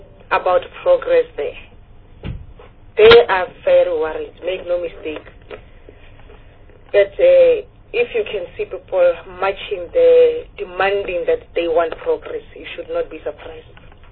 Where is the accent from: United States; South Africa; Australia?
South Africa; Rustenburg, North West; you know, Rustenburg, it's my hometown. It's my hometown.